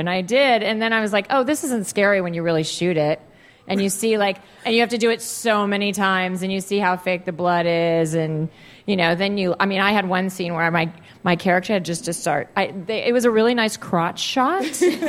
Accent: Virginia, United States; Because I grew up in Virginia.

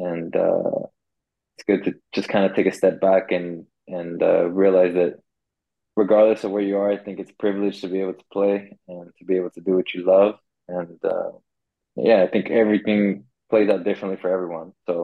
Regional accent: Houston, Texas, United States; now in Sweden; I'm a footballer, a Colombian American, and I am from Houston, Texas. Now in Sweden.

